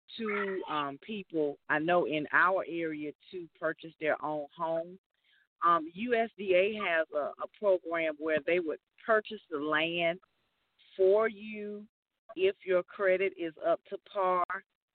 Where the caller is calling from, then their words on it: Georgia, United States; I'm calling from Georgia, and I'm enjoying the show